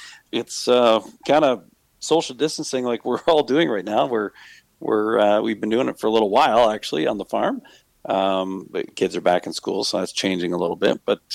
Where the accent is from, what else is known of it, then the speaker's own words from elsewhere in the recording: Camrose, Alberta, Canada; also born or lived in Barrie, Ontario; I was born in Barrie, Ontario, but we moved out to Camrose, Alberta when I was a little guy. So my first memories are of Camrose on the farm